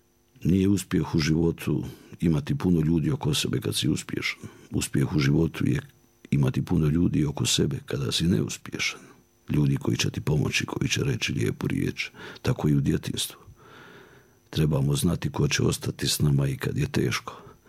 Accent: Mostar, Federation of Bosnia and Herzegovina, Bosnia & Herzegovina; Druženjima, igrama sa psima lutalcama, tada ih je bilo puno u Mostaru.

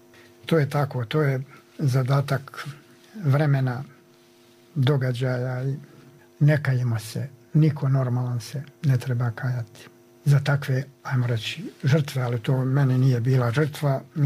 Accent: Nevesinje, Republika Srpska, Bosnia & Herzegovina; born there; now in Banja Luka, Bosnia and Herzegovina; Ja sam rođen, rekli ste, u Nevesinju, tamo u jednom selu koje se zove Luka.

